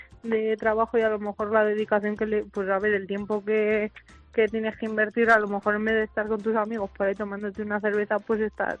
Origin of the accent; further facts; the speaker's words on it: Castejón, Spain; Lo que pasa que en Castejón, mi pueblo, pues es un pueblo de menos de 250 habitantes